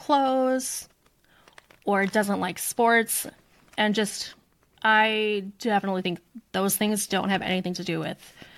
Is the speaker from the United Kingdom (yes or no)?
no; United States; And also, like, as an American, like, we're kind of prude people.